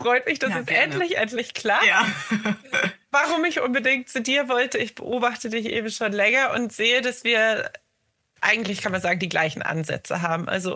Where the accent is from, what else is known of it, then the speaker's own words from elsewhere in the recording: Starnberg, Bavaria, Germany; Also wir kommen aus dem Raum Starnberg, Münchner Süden.